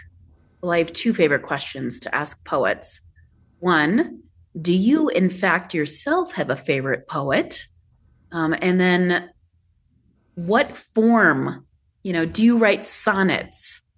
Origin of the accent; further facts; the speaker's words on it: Midwest, United States; I grew up in the Midwest and we like our stories about fences and forests